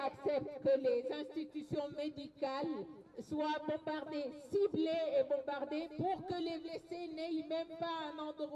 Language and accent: French; Jisrin, Rif Dimashq, Syria; Je suis de Jesrin, de Al-Ghouta orientale.